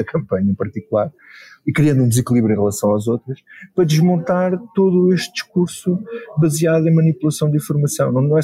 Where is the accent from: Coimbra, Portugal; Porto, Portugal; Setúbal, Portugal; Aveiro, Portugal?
Setúbal, Portugal; Grândola; Uma das freguesias da minha terra em Grândola